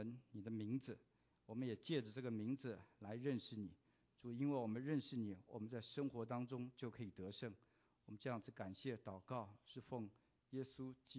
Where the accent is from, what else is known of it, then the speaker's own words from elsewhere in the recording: China; 我们中国人也很会写诗，我们所喜爱的唐诗距离现在大概是1000年前